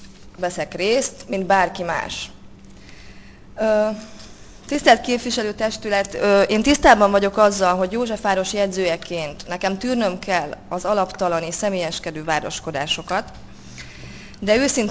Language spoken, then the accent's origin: Hungarian; Borsod-Abaúj-Zemplén, Hungary; now in Budapest, Hungary; én egy Borsod megyei lány vagyok, és a fővárosban a hosszú távú lakhatásom nem volt megoldott